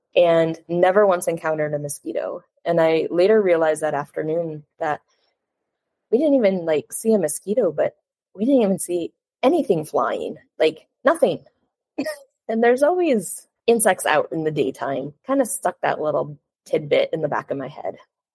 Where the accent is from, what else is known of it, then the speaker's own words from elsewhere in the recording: Michigan, United States; now in Montreal, Canada; So as you said, I live in Canada now, but I'm originally from Michigan.